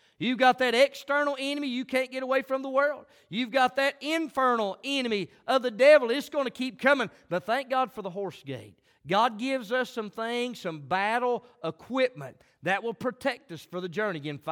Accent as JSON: {"language": "English", "region": "the South", "country": "United States", "tie": "born there", "said": "I'm glad I was born in the South."}